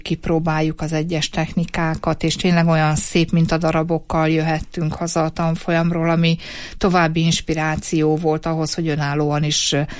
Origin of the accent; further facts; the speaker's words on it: Great Hungarian Plain, Hungary; born there; Én alföldi születésű vagyok